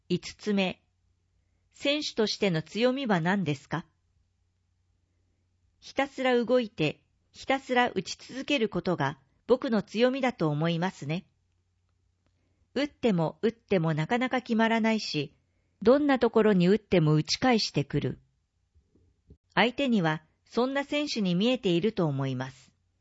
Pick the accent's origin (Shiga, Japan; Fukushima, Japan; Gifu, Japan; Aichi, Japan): Shiga, Japan; 自分自身も地元の滋賀県で国スポが開催されるということで